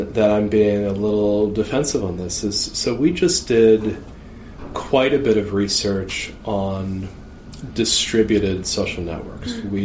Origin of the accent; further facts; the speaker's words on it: United States; I think the quick answer is I'm an American, right?